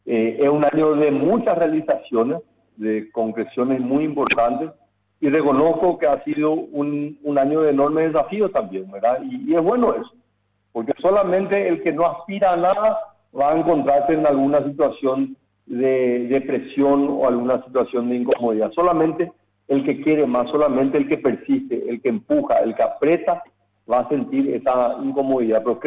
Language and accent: Spanish; Paraguay; Así que yo, como paraguayo, poder validar esto